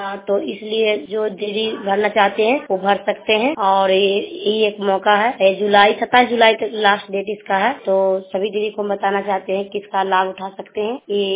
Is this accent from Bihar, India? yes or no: yes; Bihar, India; मैं हरनौत ब्लॉक जिला नालंदा से के रहने वाली हूँ